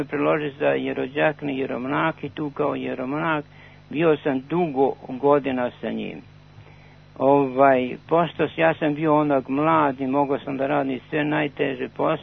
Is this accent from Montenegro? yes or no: no; Southern and Eastern Serbia, Serbia; i ja sam rodom iz toga Braničevskog kraja. Kada sam prvi kao mladić od 19 godina otišao u sveti manastir Gornjak